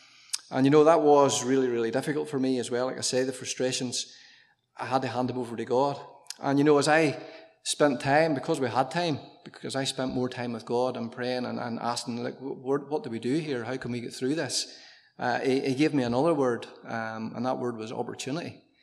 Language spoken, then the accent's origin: English; Northern Ireland, United Kingdom; I'm educating them now that we're from Northern Ireland, and they're getting that now.